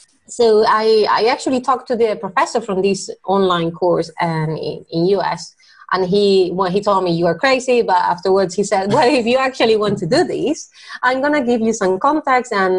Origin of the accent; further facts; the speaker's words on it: Spain; now in Germany; I ended up working as an engineer for Airbus in Germany. I'm originally from Spain.